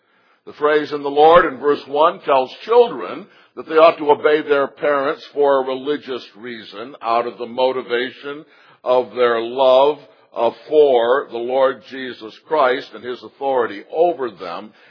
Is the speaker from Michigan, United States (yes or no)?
yes; Michigan, United States; if you were hiking along beautiful but cold Lake Superior shoreline in my home state, say in Marquette or someplace like